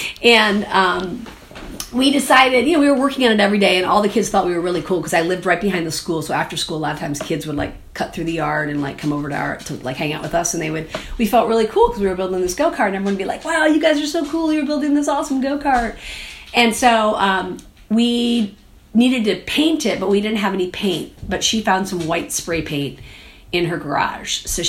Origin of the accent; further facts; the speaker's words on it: Michigan, United States; Well, I grew up in a suburb of Detroit, in Michigan, and pretty fun childhood